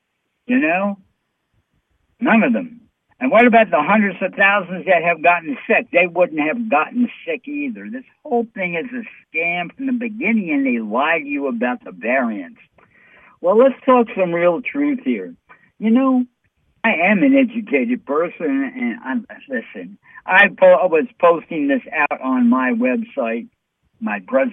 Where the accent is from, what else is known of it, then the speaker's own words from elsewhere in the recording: New York City, New York, United States; We've got some really evil people here on the East Coast, you know. I'm from New York City, you know.